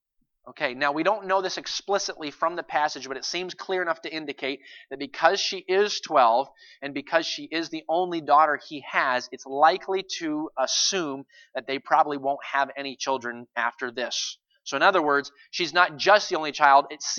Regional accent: Maine, United States; Now, I understand that we're in Maine and I grew up in Maine

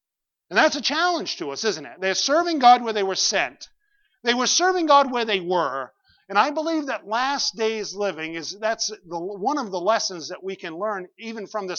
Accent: East Benton, United States; I grew up in East Benton. You know, if you know where East Benton is, because you were lost one time, okay? But it's just east of Benton, all right? And it's just a little place.

